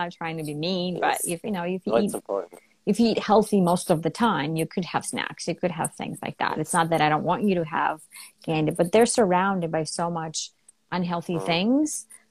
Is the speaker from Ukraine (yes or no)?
yes; Ukraine; now in United States; Yeah, I grew up in Ukraine, so I grew up on all organic stuff.